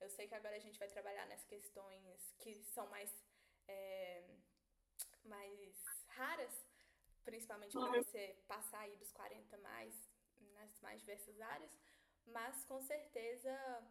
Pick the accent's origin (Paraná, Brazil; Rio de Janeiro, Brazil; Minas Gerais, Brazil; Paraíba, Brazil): Minas Gerais, Brazil; Belo Horizonte; eu sou de BH também, e eu sei que aqui a gente não tem tanto essa cultura do vestibular tradicional